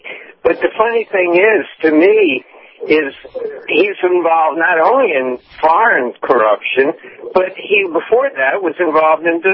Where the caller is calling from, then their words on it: St. Petersburg, Florida, United States; from St. Petersburg.